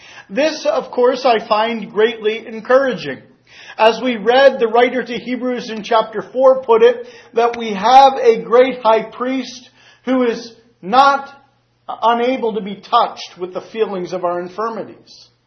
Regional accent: Reading, Pennsylvania, United States; as was announced. I'm from Reading, Pennsylvania.

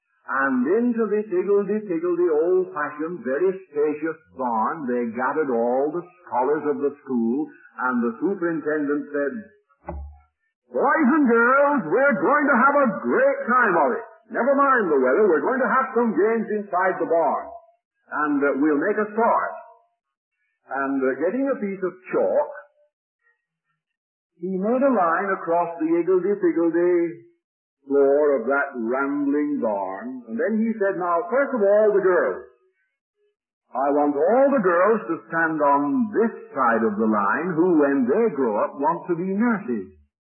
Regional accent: England, United Kingdom; now in Edinburgh, United Kingdom; We are not Scottish, we are English, but we lived 20 years in Scotland

